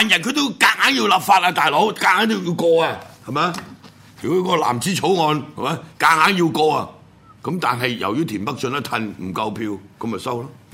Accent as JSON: {"language": "Cantonese", "country": "Hong Kong", "said": "呢啲人嘅所作所為係影響到我哋香港人嘅利益嘅時候，我哋就被逼要出聲嘅"}